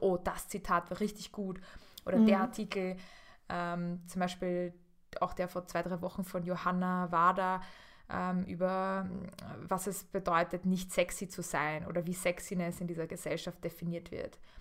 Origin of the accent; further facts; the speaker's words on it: Austria; Ich bin ja auch Österreicherin